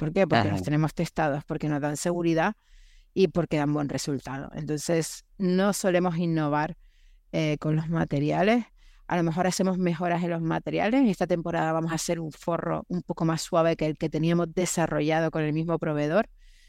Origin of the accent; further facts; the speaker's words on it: Germany; Soy alemana